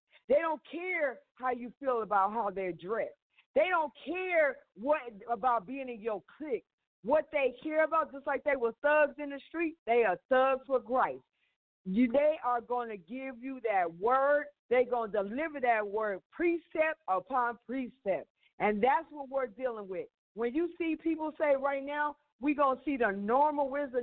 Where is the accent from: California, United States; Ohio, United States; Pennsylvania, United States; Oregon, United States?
California, United States; West Hollywood; now in Savannah, United States; I grew up in West Hollywood, California.